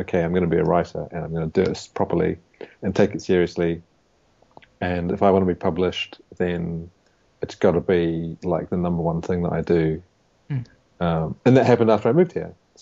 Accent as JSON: {"language": "English", "country": "New Zealand", "lives_now": "England, United Kingdom", "said": "I don't really feel like I'm a New Zealander living in England writing. I'm just kind of writing."}